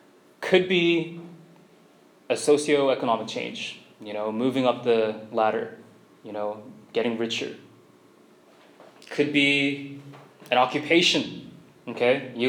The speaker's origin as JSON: {"language": "English", "country": "South Korea", "said": "And then way below that was me as like one of the lone Asians, you know, and they're like, where are you from? You know, what is that place? Korea, where is that? Is that in China?"}